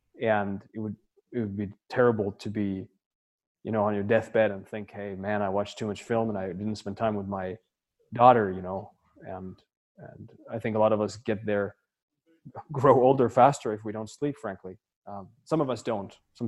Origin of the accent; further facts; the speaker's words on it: Finland; because I came from Finland.